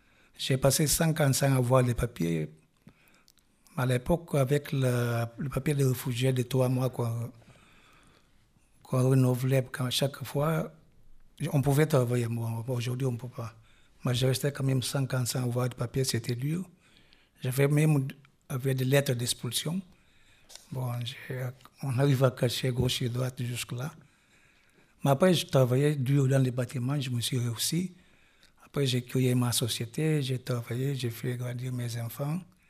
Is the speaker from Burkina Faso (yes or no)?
no; Guinea-Bissau; Bon, moi je suis originaire de la Guinée-Bissau. Je suis né en tant que Portugais et après je suis devenu Guinéen-Bissau.